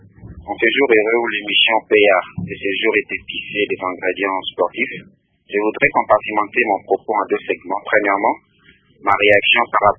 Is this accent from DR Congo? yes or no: yes; DR Congo; je suis d'abord pessimiste en tant que Congolais